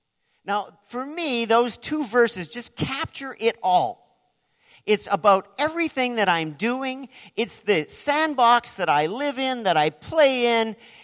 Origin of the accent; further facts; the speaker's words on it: Lloydminster, Saskatchewan, Canada; because I grew up in Canada's border city. Did you know there was a border city? Lloydminster, Saskatchewan